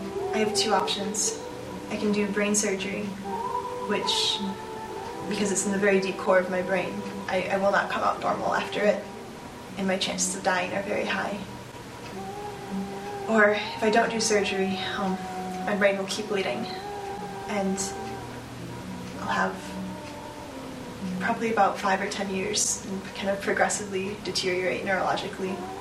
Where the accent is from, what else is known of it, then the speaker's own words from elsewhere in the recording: Jenison, Michigan, United States; So, I'm from Jenison, Michigan, which is near Grand Rapids, right there.